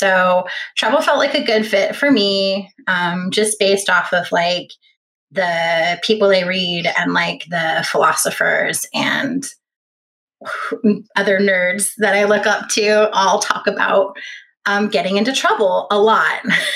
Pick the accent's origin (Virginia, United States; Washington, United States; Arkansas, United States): Washington, United States; Olympia; I was logging onto the message boards from my hometown, Olympia, Washington